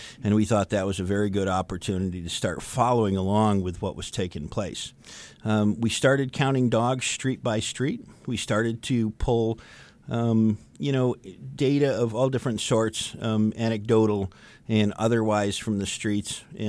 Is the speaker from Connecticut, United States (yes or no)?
no; Dearborn, Michigan, United States; You know, I'm from Dearborn. My family helped settle the town of Dearborn. I'm very familiar with the city of Detroit.